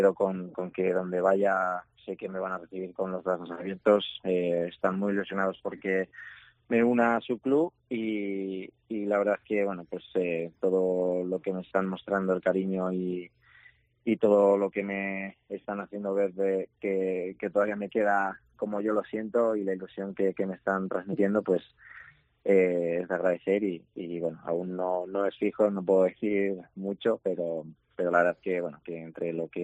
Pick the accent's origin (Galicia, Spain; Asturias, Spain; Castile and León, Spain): Castile and León, Spain; Zamora; siempre he defendido pues mi tierra, los colores de Zamora. Y bueno, sé que ya son 34 años los que tengo.